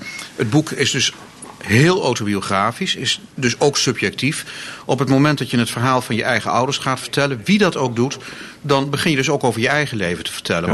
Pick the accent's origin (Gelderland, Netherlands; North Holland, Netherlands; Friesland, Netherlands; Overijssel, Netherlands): Overijssel, Netherlands; Zwolle; now in Groningen, Netherlands; ik ben vanaf het moment dat ik vanuit mijn jeugd in Zwolle in Groningen terecht ben gekomen, bovenal schrijver geweest.